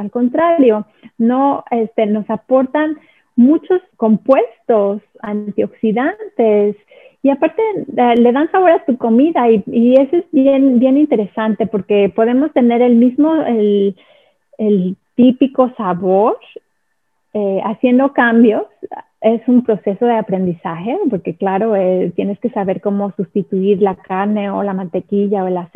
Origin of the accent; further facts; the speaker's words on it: Mexico; nosotros como mexicanos de Latinoamérica, nos da miedo renunciar a estos alimentos de origen animal